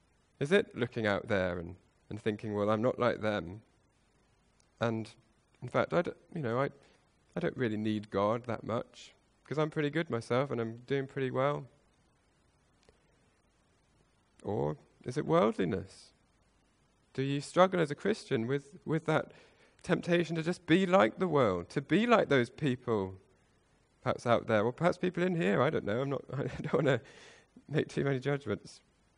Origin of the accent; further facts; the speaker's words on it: North West England, United Kingdom; I grew up in the Lake District, okay, and there's water everywhere.